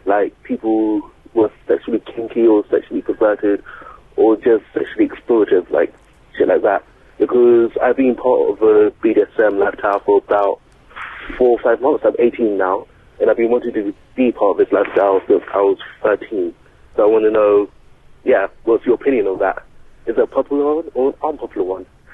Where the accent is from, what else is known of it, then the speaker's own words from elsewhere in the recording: London, United Kingdom; But basically … from London.